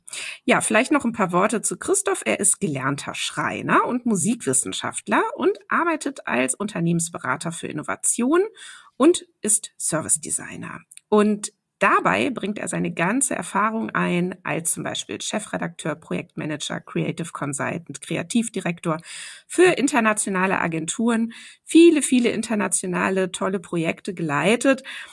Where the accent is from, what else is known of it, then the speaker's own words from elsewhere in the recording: Cologne, North Rhine-Westphalia, Germany; ich bin ja in Köln groß geworden, insofern so die Nähe zu den Niederlanden war natürlich immer da.